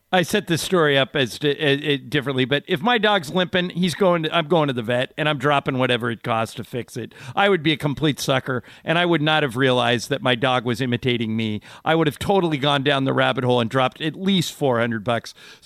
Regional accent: Ireland; Well, I'm Irish. That sounds like an old Irish folk song.

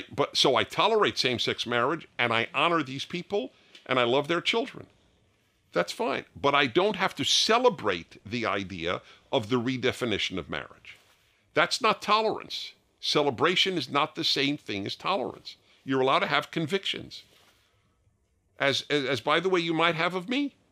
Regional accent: New York, United States; I was raised, hey, I am a Jew from New York

